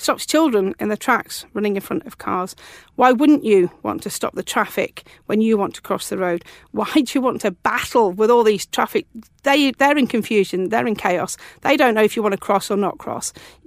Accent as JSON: {"language": "English", "town": "Leek", "region": "West Midlands", "country": "United Kingdom", "tie": "born or raised there", "said": "they started to put shared space in my hometown of Leek, I thought, hold on, Chris wouldn't be able to walk down here, and this wasn't the legacy I envisaged for Britain."}